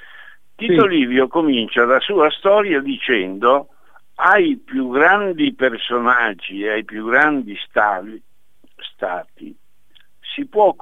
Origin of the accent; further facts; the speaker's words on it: Padua, Veneto, Italy; born there; now in Rome, Italy; siamo entrambi cittadini padovani, cioè io sto a Roma da 47 anni ma sono nato a Padova.